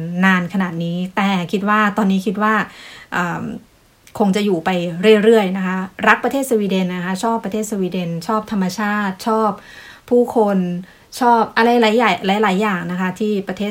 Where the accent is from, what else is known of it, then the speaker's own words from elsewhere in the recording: Samut Prakan, Thailand; moved away as an adult; now in Sweden; พื้นเพจของดิฉันเนี่ยดิฉันเป็นคนจังหวัดสมุทรปราการเกิดแล้วก็โตที่จังหวัดสมุทรปราการเลยนะคะแล้วก็ใช้ชีวิตโดยส่วนใหญ่อยู่ที่จังหวัดสมุทรปราการ